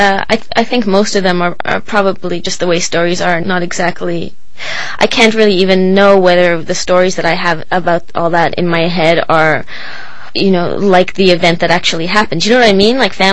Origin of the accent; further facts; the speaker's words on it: Toronto, Ontario, Canada; born there; No, I was born in Toronto.